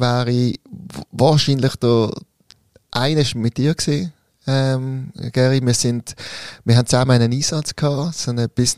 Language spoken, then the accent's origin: German; Basel-Stadt, Switzerland; accent: Basel German; hey, wow, ich habe einen baseldeutschen Dialekt.